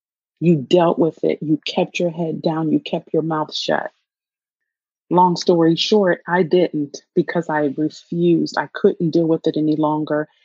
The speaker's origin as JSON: {"language": "English", "region": "Pennsylvania", "country": "United States", "tie": "born or raised there", "said": "I grew up in Pennsylvania, and it was through all of my, most of my elementary school years from fourth to sixth grade, bullied on a regular basis."}